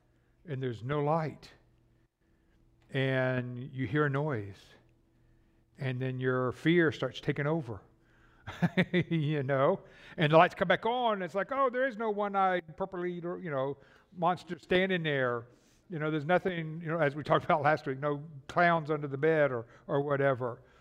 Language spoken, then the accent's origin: English; Pensacola, Florida, United States; Part of it was filmed in my hometown in Pensacola, Florida.